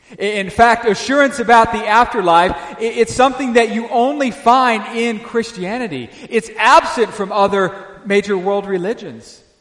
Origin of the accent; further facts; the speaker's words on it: Arkansas, United States; And I grew up in Northwest Arkansas, which is, you know, maybe an hour and a half from the Oklahoma state line.